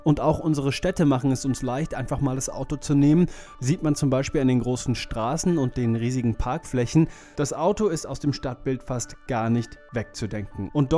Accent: Cologne, North Rhine-Westphalia, Germany; Ja, ich bin ein Kölner Jung. Doch, das ist so. Das ist so. Du bist in meine Heimatstadt gefahren, nach Kölle, um genau zu sein, nach Köln-Nippes.

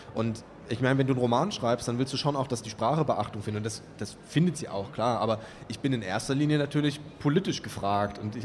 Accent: Kamenz, Saxony, Germany; Ja, und aufgewachsen bin ich ja in Kamenz. Das ist so das Teufelsdreieck Dresden und Bautzen, Hoyerswerda.

